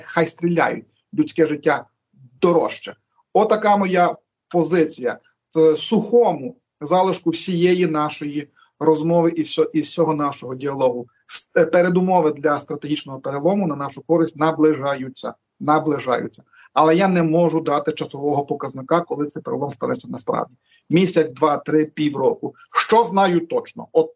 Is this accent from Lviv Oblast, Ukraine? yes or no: yes; Lviv, Lviv Oblast, Ukraine; по моєму рідному Львові